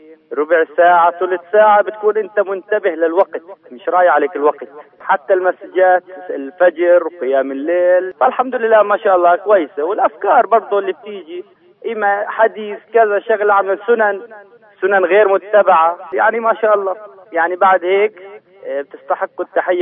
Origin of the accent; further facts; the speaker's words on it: Bethlehem, West Bank, Palestine; من بيت لحم ومعجب جدا بجهودكم